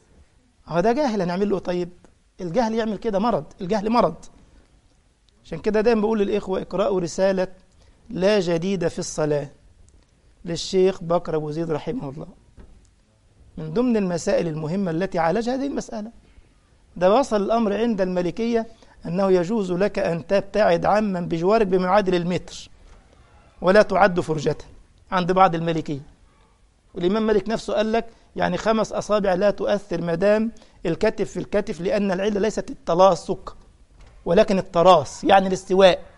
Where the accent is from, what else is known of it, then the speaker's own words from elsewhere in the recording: Cairo Governorate, Egypt; كان عندي اسبوع دعوي في القاهرة عندنا في مصر في منطقة اسمها الويلي